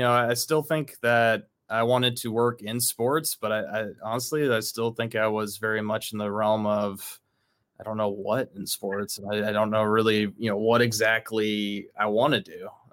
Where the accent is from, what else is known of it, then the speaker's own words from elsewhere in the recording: Columbus, Ohio, United States; born there; So I was born in Columbus, Ohio. Okay. Lived there for a little bit and then grew up literally all over the place.